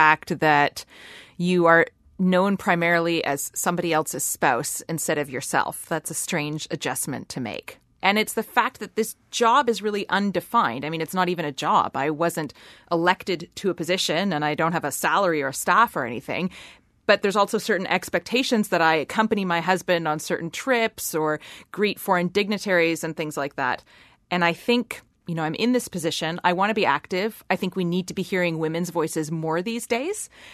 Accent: Canada; moved away as an adult; now in Iceland; because people know that I'm an immigrant, to use my voice even more, because I speak Icelandic with an accent.

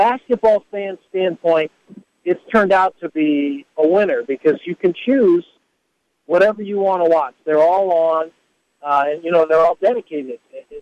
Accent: Danville, Illinois, United States; They got a kid out of my hometown, Danville, Illinois, Kendall Moore, that's a super fast point guard.

